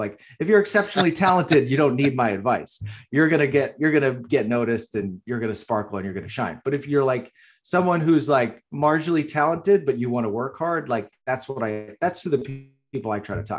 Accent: Boston, Massachusetts, United States; it was literally in the last screening in my hometown of Boston

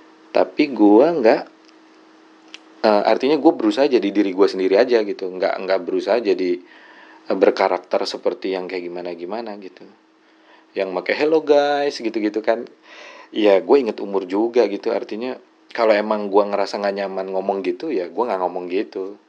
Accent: Tangerang, Banten, Indonesia; also born or lived in Jakarta; now in Bogor, Indonesia; Ya gue jadi asli Bugis. Cuma emang gue lahir di Jakarta, Jakarta Selatan gue lahir. Gue kecil gede di Tangerang. Dan sekarang gue tinggal di Bogor gitu. Jadi ya muter-muter lah.

